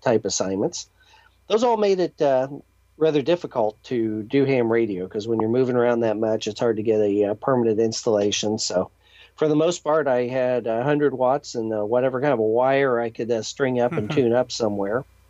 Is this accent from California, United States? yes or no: no; Indiana, United States; And growing up in Indiana, I went to Purdue University and was in the animal science program.